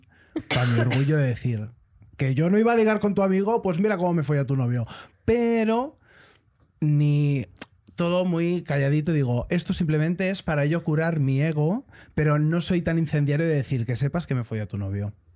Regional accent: Valencia, Valencian Community, Spain; me acuerdo de estar de fiesta en Valencia y, bueno, yo soy de Valencia.

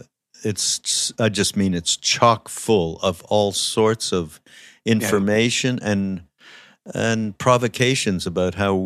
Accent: Montreal, Quebec, Canada; I'm from Montreal, as many people know, listen to the podcast.

